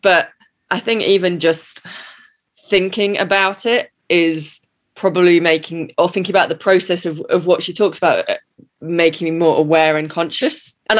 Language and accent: English; United Kingdom; now in United States; I'll be the first to put my hand up. I'm the British cynic. You know, I'm in America